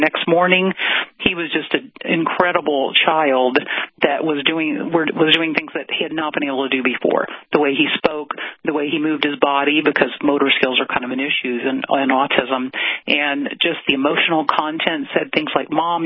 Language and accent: English; Virginia, United States; now in Los Angeles, United States; even for L.A., you know, area, we're known for our health kind of things, even though I'm from Virginia